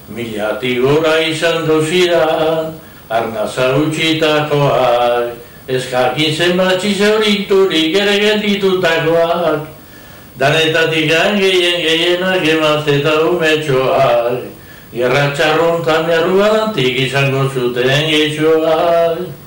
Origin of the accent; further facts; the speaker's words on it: Ondarroa, Basque Country, Spain; Baten ondarruen hazi ginen.